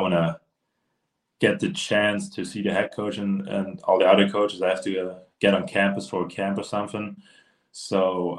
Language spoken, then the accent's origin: English; Germany; English is a second language; I played for my hometown team in Germany. It's more like a hobby over here.